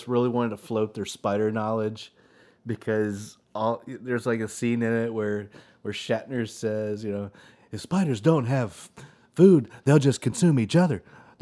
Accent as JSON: {"language": "English", "country": "Norway", "said": "I'm from Norway, by the way."}